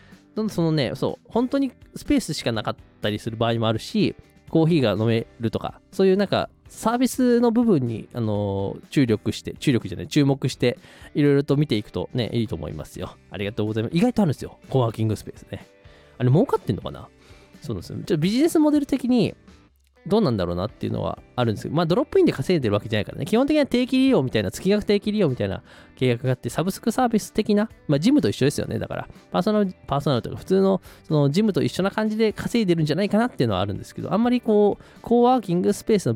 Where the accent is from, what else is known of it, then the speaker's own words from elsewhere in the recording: Kanagawa, Japan; 私は神奈川出身なので